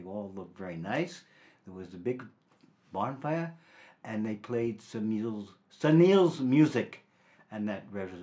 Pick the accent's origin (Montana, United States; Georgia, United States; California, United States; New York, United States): New York, United States; Brooklyn; born there; I was born in Brooklyn.